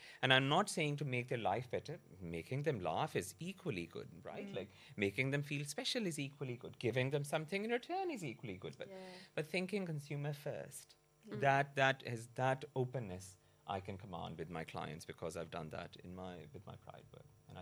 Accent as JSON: {"language": "English", "country": "Pakistan", "tie": "born or raised there", "moved": "as an adult", "lives_now": "London, United Kingdom", "said": "people know I'm originally from Pakistan. I was brought up there. I was doing my MBA here in London in the mid-2000s"}